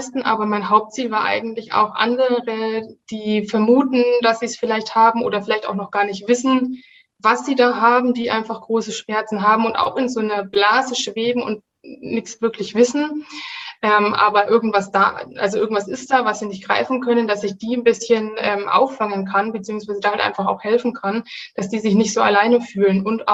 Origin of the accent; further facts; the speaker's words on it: Nuremberg, Bavaria, Germany; also ich komme aus Nürnberg